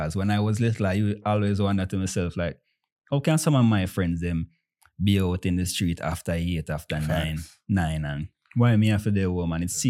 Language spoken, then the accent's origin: English; Jamaica; When we're little, I'm growing up in Jamaica, they have a proverb, dance a yard before you dance abroad.